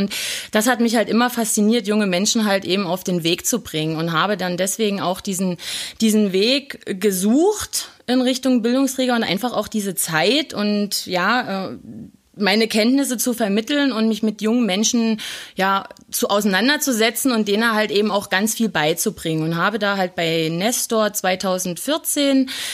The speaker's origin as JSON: {"language": "German", "town": "Löbau", "region": "Saxony", "country": "Germany", "tie": "born there", "said": "Genau, ich bin hier in Sachsen geboren"}